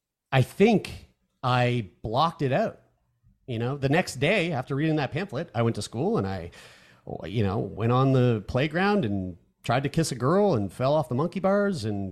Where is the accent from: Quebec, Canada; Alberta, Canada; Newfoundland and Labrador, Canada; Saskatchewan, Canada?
Newfoundland and Labrador, Canada; St. John's; born there; now in Halifax, Canada; I was born in Newfoundland, St. John's, Newfoundland. My whole family's from Newfoundland.